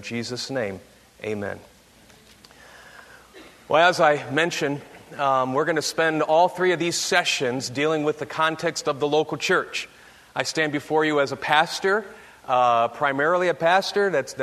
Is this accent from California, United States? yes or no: no; Michigan, United States; He's still upset that I said I'm from Michigan.